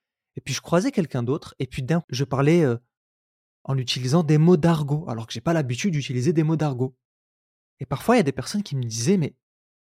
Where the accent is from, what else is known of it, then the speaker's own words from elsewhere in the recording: Roubaix, Hauts-de-France, France; J'ai grandi à Roubaix, une ville du nord de la France qui est très cosmopolite.